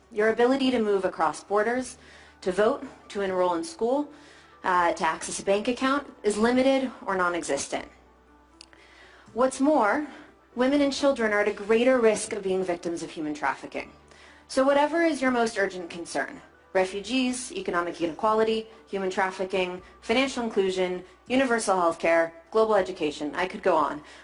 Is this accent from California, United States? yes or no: yes; California, United States; born there; when I was born in California, about 30 years ago, my parents registered my birth in the vital record system of Alameda County.